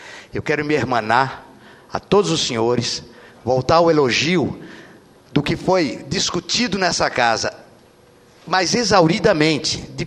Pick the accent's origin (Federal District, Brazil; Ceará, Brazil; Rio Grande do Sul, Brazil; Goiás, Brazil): Goiás, Brazil; Venho também do estado de Goiás, que é um estado irmão do Mato Grosso e Mato Grosso do Sul, com a vocação eminentemente agropecuária.